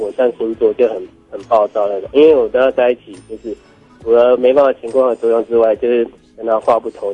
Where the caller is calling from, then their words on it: Tainan, Taiwan; 我是来自台南的